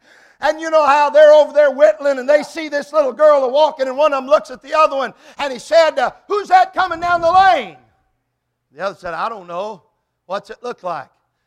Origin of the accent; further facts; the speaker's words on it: Michigan, United States; And as we used to say when I was growing up in Michigan, he's got first dibs.